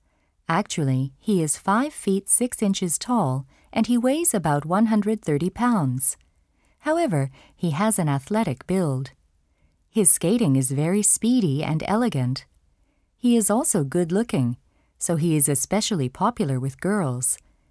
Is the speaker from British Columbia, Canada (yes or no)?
yes; Vancouver, British Columbia, Canada; No, I'm not. I'm from Vancouver. It's a large city in Western Canada.